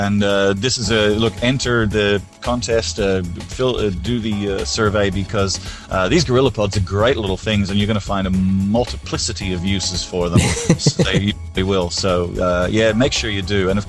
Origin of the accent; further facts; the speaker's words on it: Prince George, British Columbia, Canada; moved away; also born or lived in Vancouver; I lived in Vancouver when I was a very little boy, so I'll be there, but I'd love to pop across to Prince George